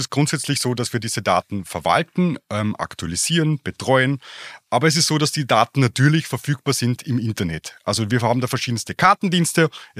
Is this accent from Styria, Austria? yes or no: no; Carinthia, Austria; Ich bin ein Kärntner.